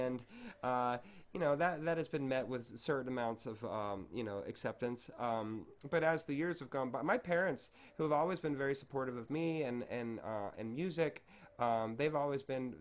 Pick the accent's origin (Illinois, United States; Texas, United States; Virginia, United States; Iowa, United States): Virginia, United States; The Common Good was a name that I created because I'm from Virginia, and I was trying to come up with some sort of nod to Virginia